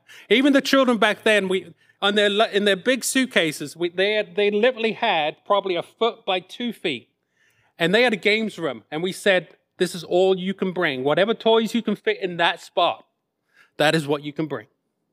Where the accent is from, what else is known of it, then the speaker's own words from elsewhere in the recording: Norwich, East of England, United Kingdom; I'm from Norwich, England.